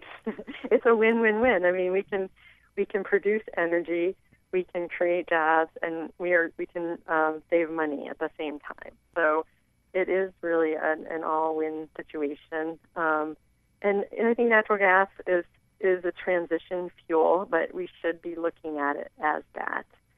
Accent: Wellsboro, Pennsylvania, United States; I went and visited my hometown in Wellsboro in Tioga County this weekend

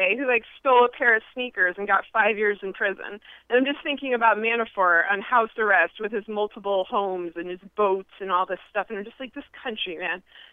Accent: United States; And I'm embarrassed as an American because, you know, Canada's our friend and Canada does not deserve this.

